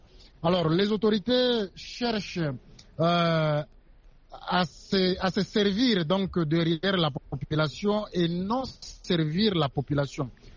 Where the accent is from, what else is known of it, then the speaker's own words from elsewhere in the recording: DR Congo; ici, chez nous, en RDC